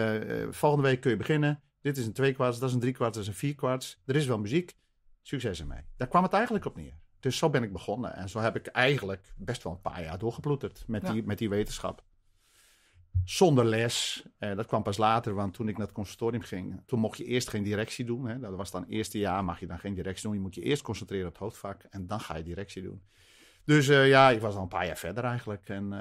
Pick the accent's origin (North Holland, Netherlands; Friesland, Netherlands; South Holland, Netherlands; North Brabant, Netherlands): Friesland, Netherlands; Harlingen; ik ben in Harlingen opgegroeid en daar was een leraar.